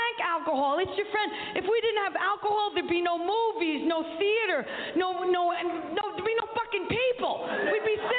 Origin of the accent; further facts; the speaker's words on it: Cleveland, Ohio, United States; I'm just, I'm even from here. I'm visiting from Cleveland.